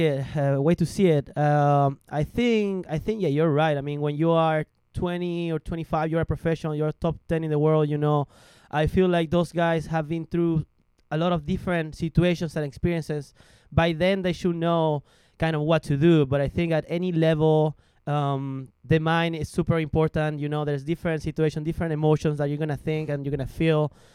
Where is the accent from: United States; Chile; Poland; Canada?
Chile; English is a second language; Well, everything started on 2003 in Chile. That's where I'm from.